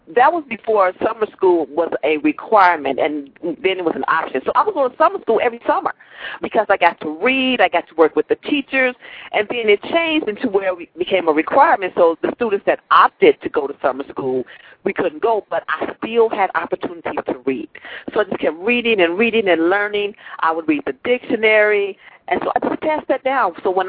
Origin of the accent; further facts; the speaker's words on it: Gary, Indiana, United States; From there, I knew that even though I was raised in Gary, and I didn't know that I was below the poverty line